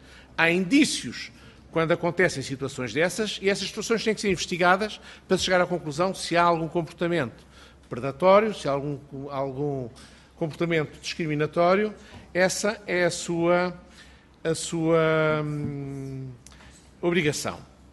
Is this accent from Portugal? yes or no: yes; Portugal; enquanto português